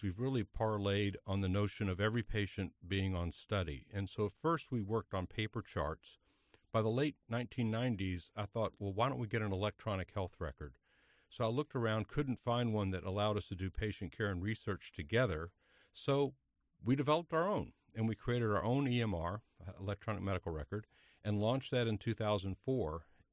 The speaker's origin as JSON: {"language": "English", "region": "Kentucky", "country": "United States", "said": "I looked around. I'm from Kentucky."}